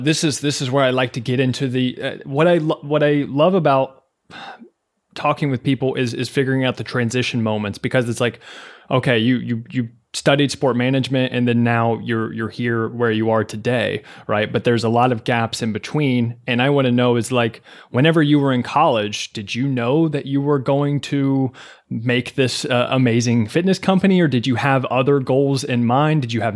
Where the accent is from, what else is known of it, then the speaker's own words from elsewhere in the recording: Kentucky, United States; now in New York City, United States; So I'm actually born and raised in Kentucky. I just moved out to New York City 4 months ago, actually.